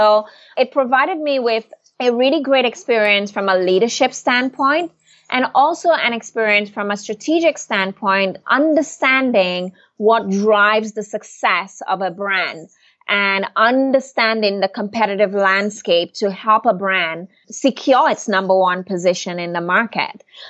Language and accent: English; Martinique; first language French; English is a second language; French island of Martinique, which is a department of France. And we lived there for about 5 years. So my first language is actually French. And later moved back to the island as a child